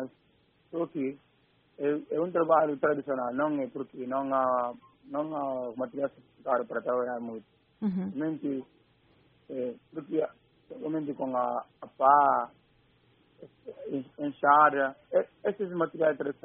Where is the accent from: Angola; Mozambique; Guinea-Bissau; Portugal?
Guinea-Bissau; Tite, Quinara; eu nasci, sempre eu costumo ir lá na minha vila, na região de Gabo, concretamente no setor de Tite